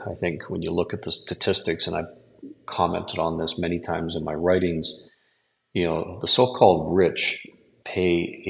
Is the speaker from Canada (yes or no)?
yes; Canada; I'm a Canadian tax expert who has over 30 years of experience at a specialist level dealing with Canada-U.S. tax matters for the private client.